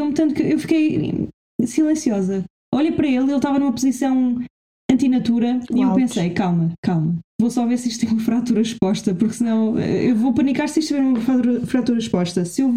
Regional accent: Porto, Norte, Portugal; moved away as an adult; now in Lisbon, Portugal; eu saí do Porto para vir viver em Lisboa quando tinha 18 anos, fui viver para Alcântara

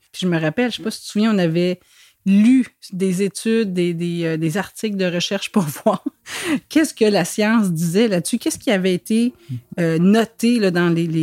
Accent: Montreal, Quebec, Canada; moved away as an adult; now in Gaspé, Canada; j'ai 52 ans, puis ça fait 22 ans cette année que je suis ici. Je viens de Montréal

